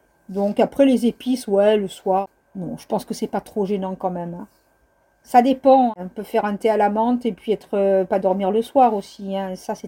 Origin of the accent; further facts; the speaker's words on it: France; en tout cas chez nous en France